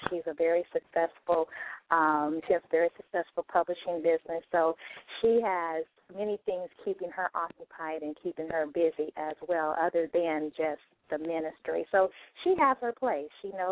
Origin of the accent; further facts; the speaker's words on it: Pittsburg, California, United States; now in Florida, United States; I was born and raised in Pittsburgh. Those people that are in the San Francisco area, they'll know Pittsburgh, California. So I was born and raised in that area. And, so I'm a native of California. I live in Florida now